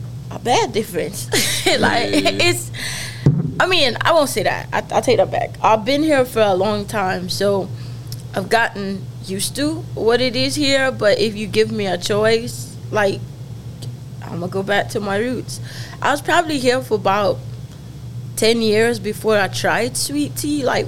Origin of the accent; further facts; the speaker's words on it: Jamaica; I'm actually from Jamaica. Like the country Jamaica.